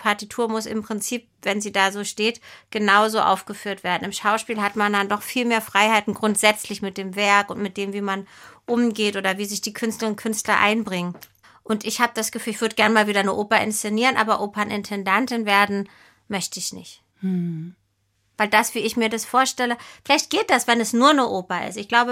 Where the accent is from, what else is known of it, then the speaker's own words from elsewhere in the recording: Stendal, Saxony-Anhalt, Germany; ich war mit 14 im Theaterjugendclub in meiner Heimatstadt Stendal in Sachsen-Anhalt